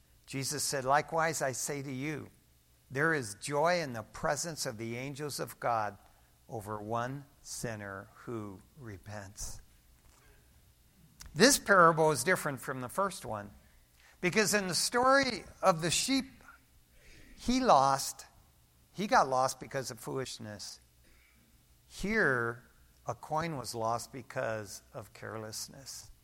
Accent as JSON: {"language": "English", "town": "Detroit", "region": "Michigan", "country": "United States", "tie": "born or raised there", "said": "The things I did on the streets growing up in East Detroit"}